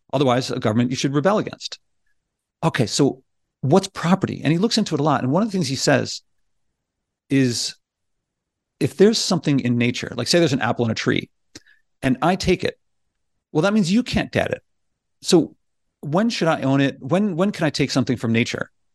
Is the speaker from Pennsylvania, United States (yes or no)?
yes; Philadelphia, Pennsylvania, United States; And it's starting with a few people in America, actually pretty close to where I grew up in Philadelphia.